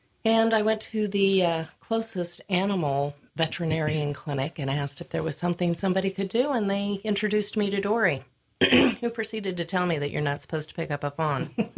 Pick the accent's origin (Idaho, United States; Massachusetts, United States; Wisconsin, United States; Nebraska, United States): Idaho, United States; My husband's from Pennsylvania. I am from Idaho. And it was time for us to move home. And so we came back here in 2012.